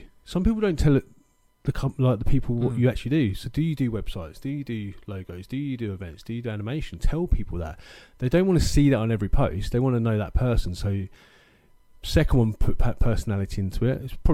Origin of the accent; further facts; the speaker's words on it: Scotland, United Kingdom; I always see myself as Scottish. So, you know, we're a different breed anyway.